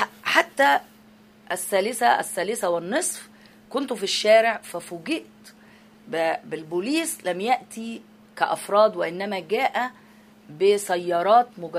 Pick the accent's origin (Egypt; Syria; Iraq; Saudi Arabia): Egypt; أنا صحفية مصرية وأريد أن أعود إلى بيتي